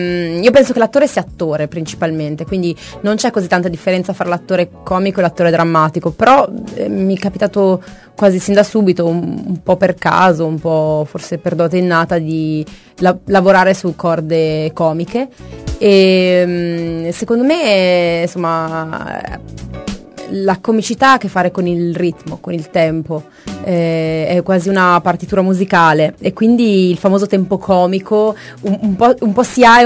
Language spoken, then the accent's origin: Italian; Pavia, Lombardy, Italy; now in Milan, Italy; Sono venuta a Milano, io sono di Pavia. Sono venuta a Milano